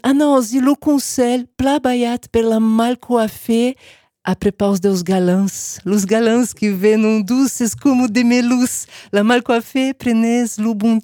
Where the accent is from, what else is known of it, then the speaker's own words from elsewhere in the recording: Brazil; moi, vous le savez, je viens du Brésil.